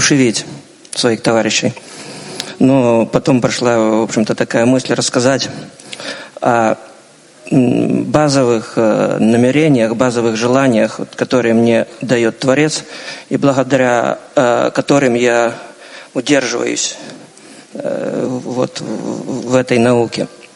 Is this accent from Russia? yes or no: no; Belarus; из Беларуси.